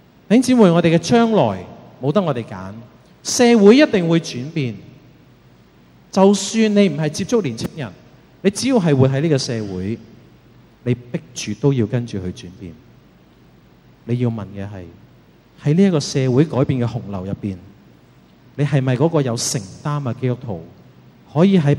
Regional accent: Hong Kong; 我们香港人信仰啫，不用拿条命出来的

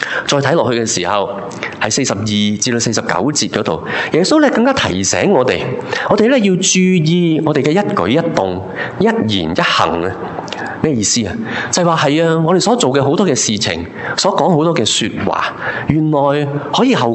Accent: China; 又用回我们中国人一句说话呢，可能大家就会明白的了

